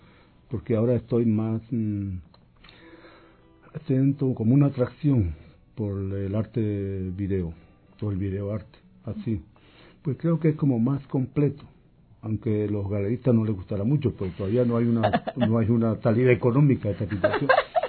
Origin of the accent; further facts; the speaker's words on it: Trujillo, La Libertad, Peru; moved away as an adult; also born or lived in Paris; yo llegué allá de Trujillo a París sin hablar francés, sin tener plata.